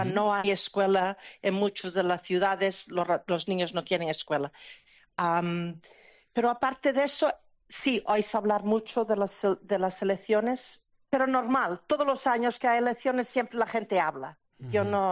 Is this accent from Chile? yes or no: no; Carnota, Galicia, Spain; now in Bayonne, United States; Yo soy de La Coruña, ¿sí?, de Carnota.